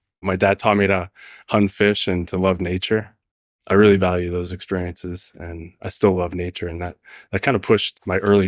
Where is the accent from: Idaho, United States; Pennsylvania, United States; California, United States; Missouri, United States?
Pennsylvania, United States; Lehighton; also born or lived in Slatington; I grew up in Slatington, Pennsylvania, which is just outside of Allentown, for up until about fourth grade. And then I moved, and my family moved to Lehighton, which is right next to Jim Thorpe.